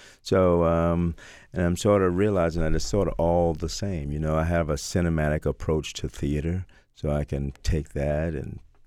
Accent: Tallahassee, Florida, United States; born there; now in Atlanta, United States; Even though I was born in Tallahassee, Florida, Atlanta's the place I consider home.

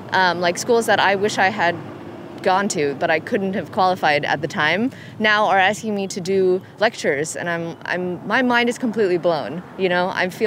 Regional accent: California, United States; born or raised there; now in Michigan, United States

